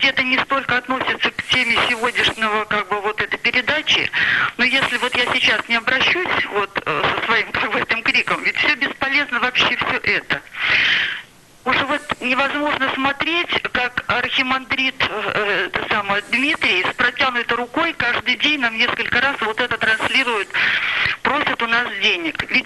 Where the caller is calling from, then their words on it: Saint Petersburg, Russia; Я звоню из Санкт-Петербурга